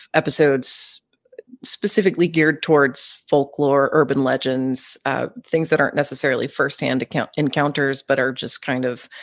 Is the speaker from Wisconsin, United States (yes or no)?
no; Tulsa, Oklahoma, United States; I'm from Tulsa, and I'm back in Tulsa after a 10-year hiatus.